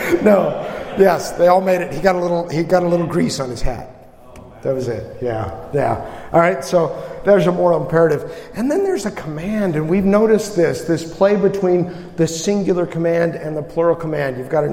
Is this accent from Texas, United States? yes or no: no; New York, United States; I am from New York, and we have in New York the Subway Superman.